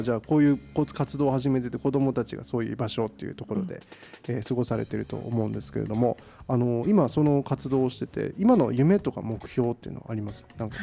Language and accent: Japanese; Akita, Japan; あれば僕の田舎にはあるんですよ、秋田には